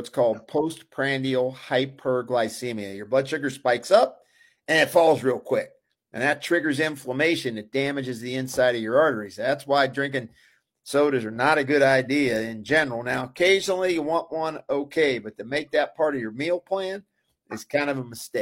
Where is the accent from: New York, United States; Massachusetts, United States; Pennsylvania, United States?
Pennsylvania, United States; Pittsburgh; you could tell I'm from Pittsburgh because I call it a pop.